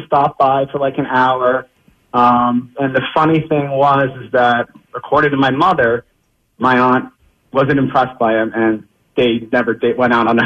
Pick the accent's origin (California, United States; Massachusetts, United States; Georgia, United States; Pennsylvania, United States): Massachusetts, United States; I'm originally from Cape Cod